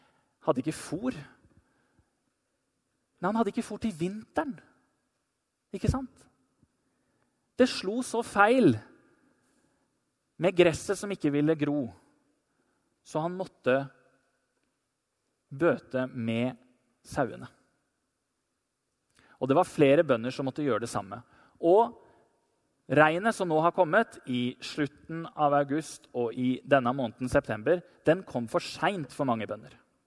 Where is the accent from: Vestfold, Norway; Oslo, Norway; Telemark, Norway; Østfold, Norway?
Telemark, Norway; I Telemark, der jeg er fra, der var jeg 2 uker i juli